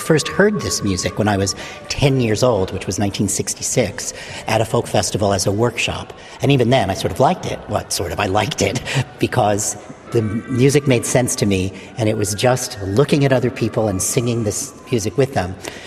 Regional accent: Minneapolis, Minnesota, United States; I'm from Minneapolis, Minnesota in the United States, and I have flown out to Australia

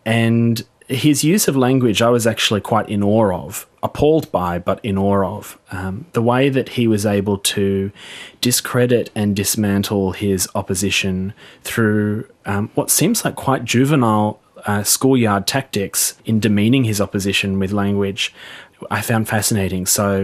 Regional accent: Australia; And for myself as an Australian director working with an Australian team on the show

